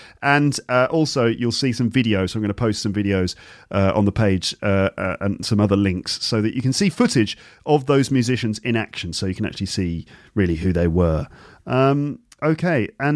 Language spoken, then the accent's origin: English; United Kingdom; I have to say that one of the things I'm most proud about as a British person is the music that we've produced over the years.